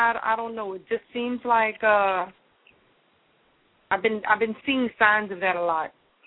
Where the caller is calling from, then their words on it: Louisiana, United States; I'm calling from Louisiana.